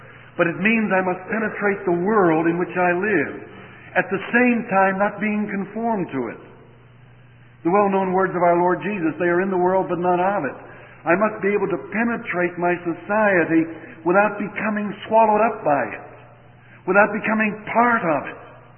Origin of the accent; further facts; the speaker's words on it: Pittsburgh, Pennsylvania, United States; When I was a boy growing up around Pittsburgh, Pennsylvania, we had a whole system of streetcars.